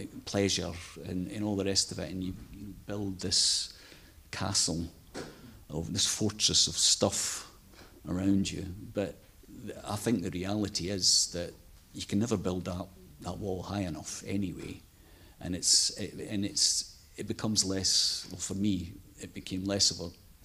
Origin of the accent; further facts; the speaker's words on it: Scotland, United Kingdom; I grew up in Scotland, and Scotland has a very unhealthy relationship with alcohol.